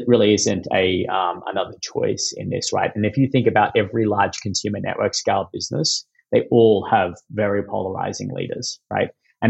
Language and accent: English; Australia; as an Australian male, I'm a pretty blunt, straight up kind of thick-skinned, you know, guy